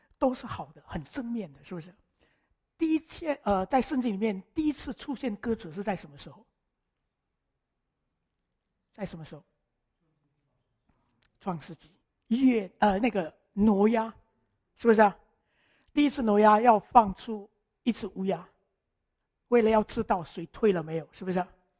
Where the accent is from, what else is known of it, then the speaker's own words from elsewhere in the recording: China; 我相信我们中国人也是非常重视这个名字